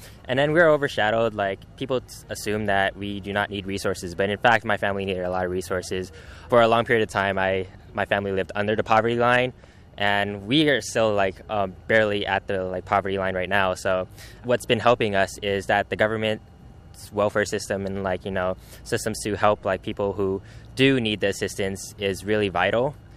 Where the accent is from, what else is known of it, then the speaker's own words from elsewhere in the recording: United States; I am Cambodian American. My parents are actually refugees from Cambodia. Growing up, we weren't really privileged as like other Americans.